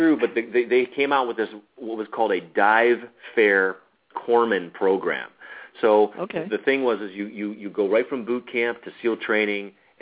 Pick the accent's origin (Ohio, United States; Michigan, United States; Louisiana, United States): Ohio, United States; Cleveland; also born or lived in Minerva; I was born and raised in the Cleveland, Ohio area. For a short time, I lived in the Alliance area, actually a little town called Minerva on a bunch of acres that I miss, like, every day.